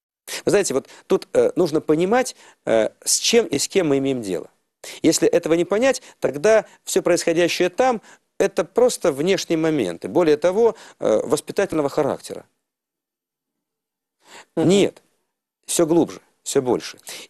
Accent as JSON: {"language": "Russian", "town": "Rostov-on-Don", "region": "Rostov Oblast", "country": "Russia", "tie": "born there", "said": "Я родился в Ростове-на-Дону, у меня казачья кровь во мне течет."}